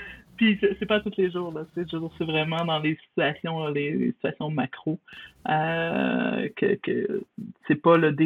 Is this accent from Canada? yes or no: yes; Quebec, Canada; dû réintégrer au Québec là, il y a 2 ans. Donc, on est encore dans des processus d'immigration, je dirais. Même si moi, je suis québécoise, eux ne l'étaient pas.